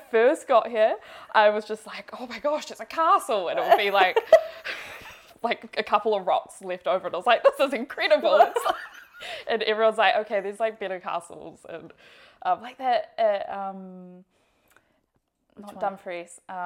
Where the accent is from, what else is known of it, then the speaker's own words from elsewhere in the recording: North Island, New Zealand; I love growing up in New Zealand. I think it's a very special place to have like a childhood because especially in the North Island where it's like a bit warmer, you just spend so much time outside.